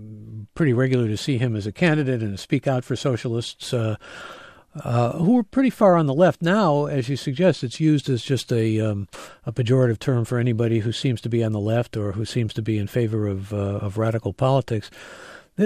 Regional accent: Midwest, United States; Listen, I'm a Midwesterner.

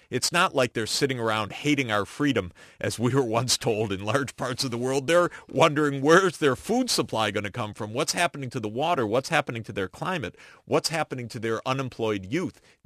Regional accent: United States; I'm an American in a time when, in a lot of places in the world, Americans are not too welcomed.

